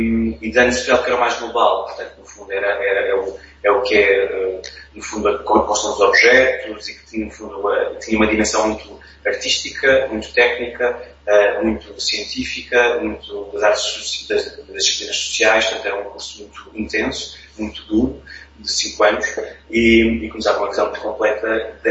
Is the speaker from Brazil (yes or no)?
no; Sensoldos, Santarém, Portugal; Nasci e criado em Sensoldos, numa aldeia do Conselho de Tomar, portanto sou um sensoldense.